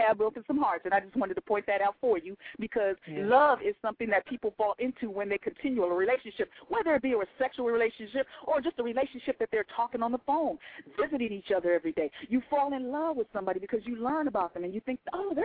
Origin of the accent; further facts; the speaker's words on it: Texas, United States; born there; Nope, I was born in Texas.